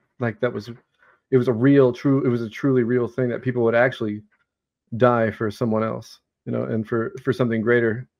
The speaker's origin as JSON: {"language": "English", "region": "Texas", "country": "United States", "said": "I'm from South Texas. I couldn't handle it anymore."}